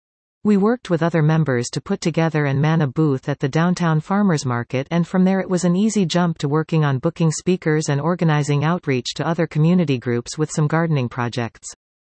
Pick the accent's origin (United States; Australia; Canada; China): Canada; Mississauga, Ontario; We grew up in Arundale, before it became Mississauga, not too far from each other. We went to different public schools, then the same high school, Streetsville, and then the University of Waterloo.